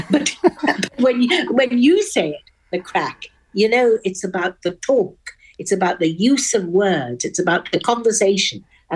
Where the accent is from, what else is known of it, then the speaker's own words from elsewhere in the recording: Oxford, South East England, United Kingdom; I don't speak like this because I feel posh. I speak like this because I was born in Oxford and everybody spoke like that at my school.